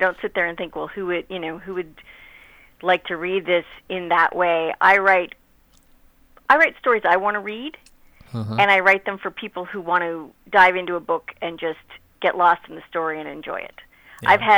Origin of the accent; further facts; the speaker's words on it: Nova Scotia, Canada; I am. I'm from Nova Scotia.